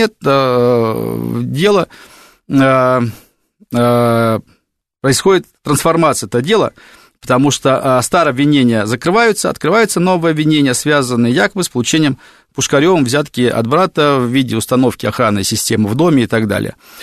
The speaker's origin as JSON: {"language": "Russian", "town": "Nakhodka", "region": "Primorsky Krai", "country": "Russia", "tie": "born there", "said": "Я сам, кстати, родился в Находке. Папа у меня из Владивостока, мама из Находки, все родственники живут в Владивостоке."}